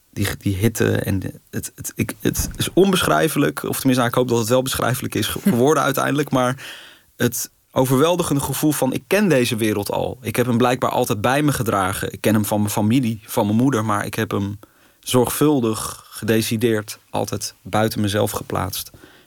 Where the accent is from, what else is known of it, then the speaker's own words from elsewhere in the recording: The Hague, South Holland, Netherlands; want ik kom natuurlijk ook uit Den Haag.